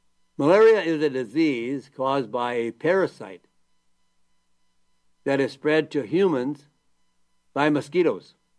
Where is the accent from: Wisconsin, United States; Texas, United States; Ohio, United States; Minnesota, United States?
Wisconsin, United States; Green Bay; Well, you probably know that I am from Green Bay, Wisconsin.